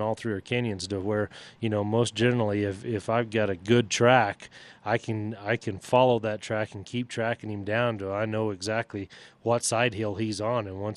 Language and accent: English; Texas, United States; He, you know, we grew up in Texas, and that was something he always dreamed of hunting and killing.